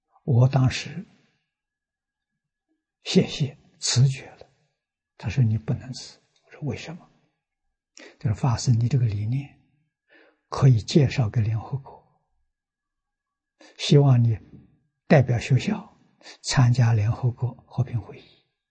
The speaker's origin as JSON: {"language": "Chinese", "town": "Tangchi", "region": "Anhui", "country": "China", "tie": "born or raised there", "moved": "yes", "said": "70年没回去，回去看看，谈到这桩事情，家乡人支持，回到我们家乡来做，我们大家都支持。啊，于是选的这个汤池。"}